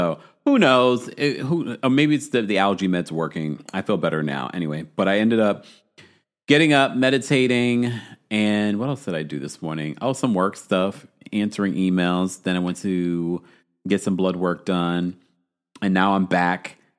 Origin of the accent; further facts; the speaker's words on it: New York, United States; Come on. I'm a New Yorker.